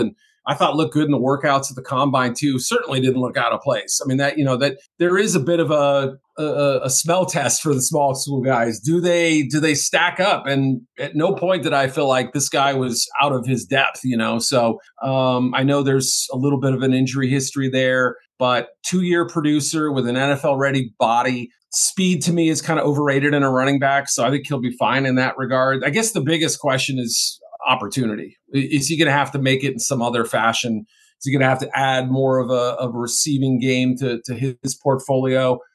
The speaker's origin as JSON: {"language": "English", "region": "New England", "country": "United States", "tie": "born or raised there", "said": "You know, I grew up in New England, and, you know, seeing a UNH player go in round five was crazy."}